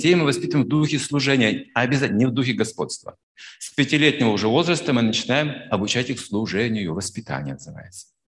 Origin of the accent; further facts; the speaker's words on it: Russia; он индус, я из России, вообще разные культуры